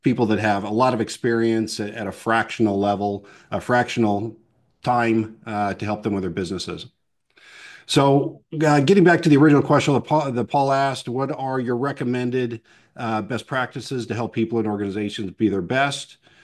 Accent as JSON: {"language": "English", "region": "Wyoming", "country": "United States", "said": "I'm originally from Wyoming. I served in the Marine Corps."}